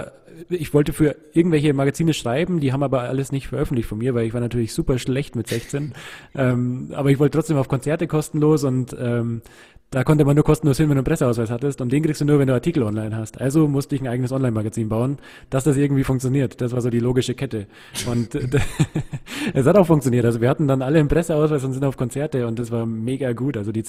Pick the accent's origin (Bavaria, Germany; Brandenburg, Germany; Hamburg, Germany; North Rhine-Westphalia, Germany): Bavaria, Germany; Munich; Wir sind in München in Perlach aufgewachsen. Also ich bin Neuperlach geboren und in Neuperlach zur Schule gegangen. Und in Altperlach haben wir immer gewohnt